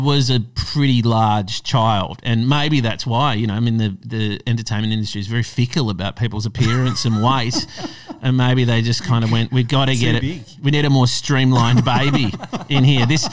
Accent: North Baldwin, Australia; born there; also born or lived in Perth; I was born in North Baldwin.

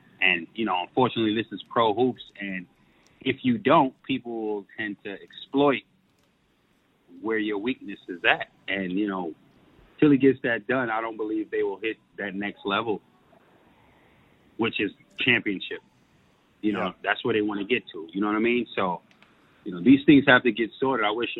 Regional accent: New York, United States; But anywhere I go, I'm safe, man. I'm from New York. I know how to move.

